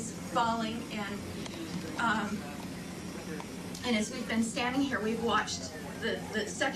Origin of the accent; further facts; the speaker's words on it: California, United States; I'm from California, I thought earthquake.